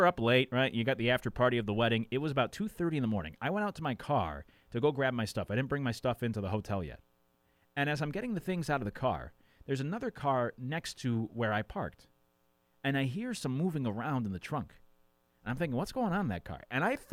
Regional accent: Northeast, United States; Now, I grew up in the Northeast, and I've talked to people about this who have lived in both the South and the Northeast.

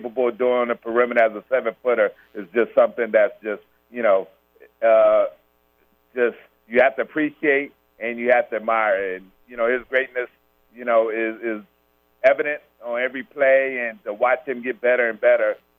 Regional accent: Charleston, United States; now in Atlanta, United States; Yeah, I mean, that's my hometown. So, you know, before the pandemic, I used to try to get home at least, you know, every 2 months, every 3 months, so four, five, six times a year.

